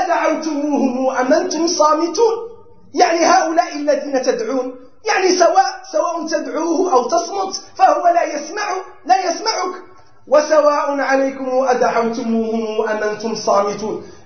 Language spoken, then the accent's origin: Arabic; Morocco; احنا عندنا في المغرب والله يقولون حج الفقير، حج الفقير